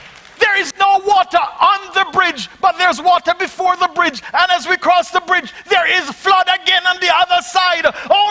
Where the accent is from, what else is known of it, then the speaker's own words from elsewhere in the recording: Jamaica; But guess what? Being Jamaican, you've met a few of us and you know we're crazy.